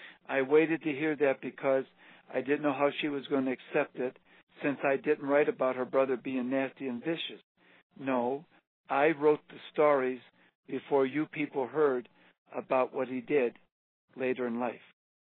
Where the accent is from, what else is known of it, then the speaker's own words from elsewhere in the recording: Chicago, Illinois, United States; moved away as an adult; I was 18 when we moved away from the Northwest Side of Chicago to the Plains.